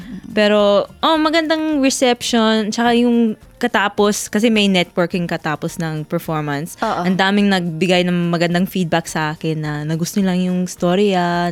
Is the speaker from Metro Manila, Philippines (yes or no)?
yes; Quezon City, Metro Manila, Philippines; At sa kasi galing ako sa Quezon City, yung lahat ng mother side ko, nasa compound kami.